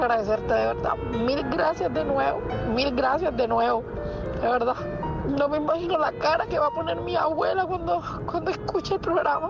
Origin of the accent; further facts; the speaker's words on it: Cuba; moved away; yo salí de Cuba sabiendo que esto podía suceder.